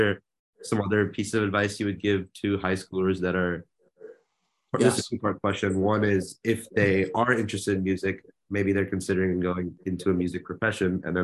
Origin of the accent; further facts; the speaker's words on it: Tamil Nadu, India; we're from Tamil Nadu, but we're actually a group of, so my parents are not like different. They speak the same languages because they're a certain group that immigrated to Tamil Nadu from Karnataka